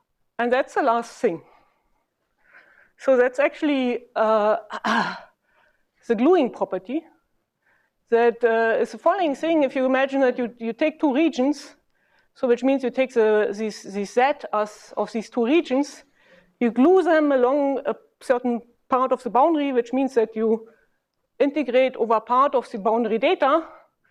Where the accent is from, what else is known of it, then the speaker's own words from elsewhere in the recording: Berlin, Germany; Yeah, since I'm from Berlin, I have to basically follow these traditions.